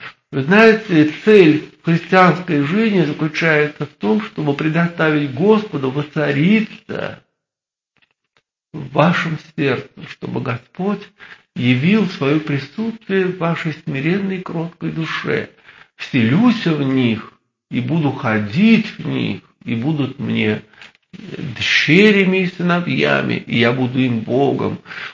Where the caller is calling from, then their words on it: Kozelsk, Kaluga Oblast, Russia; из Оптиной пустыни, из Козельска.